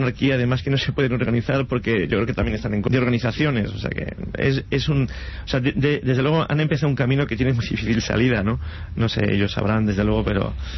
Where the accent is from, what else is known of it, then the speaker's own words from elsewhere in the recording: Torrejón de la Calzada, Community of Madrid, Spain; pactando y llegando a 1000 acuerdos para que Torrejón de la Calzada, en el caso de mi pueblo, siga para adelante.